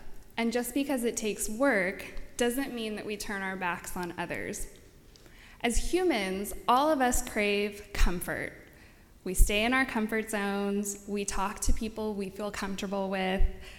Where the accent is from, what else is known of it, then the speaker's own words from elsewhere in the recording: California, United States; As I talked about last time, I'm from California, so I'm interested to hear where you're all from.